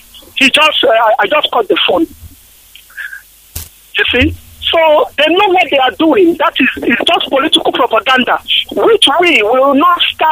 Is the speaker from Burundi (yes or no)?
no; Delta, Nigeria; now in New York City, United States; I'm calling from the New York City, here in the United States of America. But I'm originally from Delta State, in Dokko local government, in Biafra land.